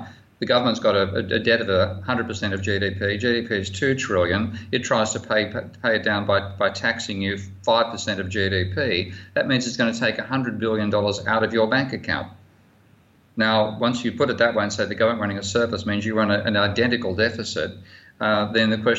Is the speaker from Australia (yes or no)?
yes; Australia; pardon me being an Australian there and swearing